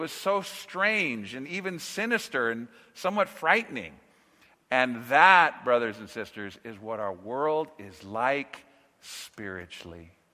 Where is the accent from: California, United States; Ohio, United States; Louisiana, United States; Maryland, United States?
California, United States; You see, I grew up in Southern California. I've really lived here most all of my life